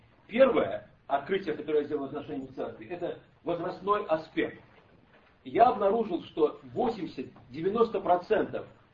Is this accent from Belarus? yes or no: yes; Minsk, Belarus; Я из Минска, и я пресвитер церкви Благовестия.